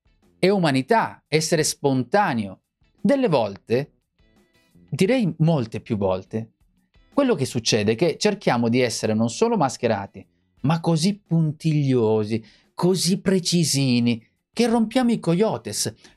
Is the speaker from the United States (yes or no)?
no; Poland; Italian is a second language; Vedi, anche a cosa mi alludo, come polacco.